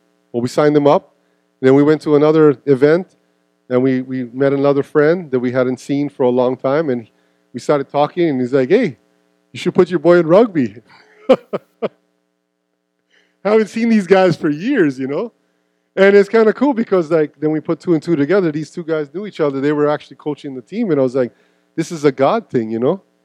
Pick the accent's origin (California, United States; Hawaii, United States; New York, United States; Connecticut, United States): Hawaii, United States; Happy Valley; Because I grew up pretty rough scenario. We grew up in Happy Valley, down housing. I don't think it gets any rougher than that. If you want to go to if there was a projects in Hawaii and on Maui, that would probably be the spot.